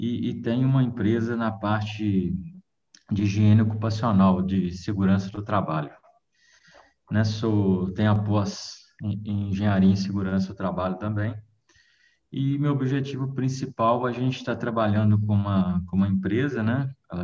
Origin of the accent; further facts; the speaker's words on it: Tocantins, Minas Gerais, Brazil; Sou da cidade de Tocantins, Minas Gerais, na zona da Mata, na Mineira